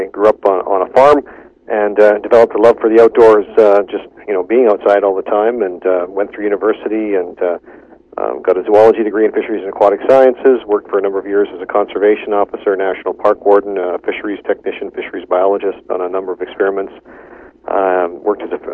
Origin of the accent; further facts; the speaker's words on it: Canada; We're just as Canadian as everybody else, and some of us have ended up here in Parliament